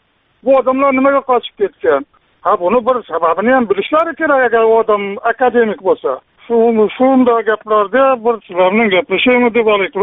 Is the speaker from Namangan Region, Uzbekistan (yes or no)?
yes; Namangan, Namangan Region, Uzbekistan; now in Russia; Rossiyadan asli namanganlikman.